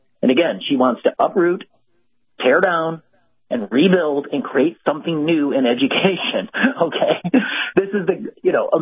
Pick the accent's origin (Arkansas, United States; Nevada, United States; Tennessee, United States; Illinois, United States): Illinois, United States; Well, as you know, I'm from Illinois. It is the Super Bowl of corruption.